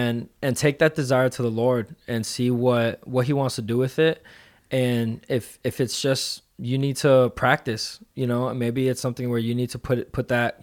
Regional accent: Miami, Florida, United States; So I grew up in Miami. So Florida boy, but especially Miami, the city life.

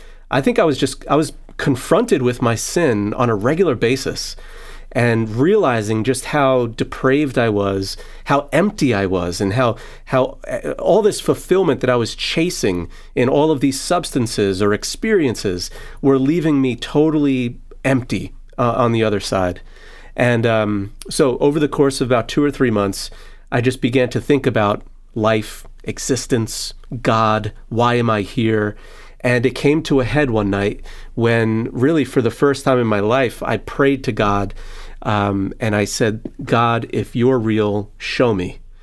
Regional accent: New Jersey, United States; I'm Gentile. I'm not Jewish. And I grew up in New Jersey in a more secular home. So we never really went to church or anything like that.

